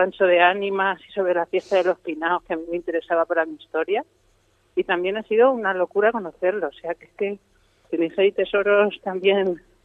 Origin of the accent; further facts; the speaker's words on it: Alicante, Valencian Community, Spain; yo soy de Alicante, y creo que a lo mejor a vosotros os puede pasar algo parecido a lo que nos pasa también a los alicantinos.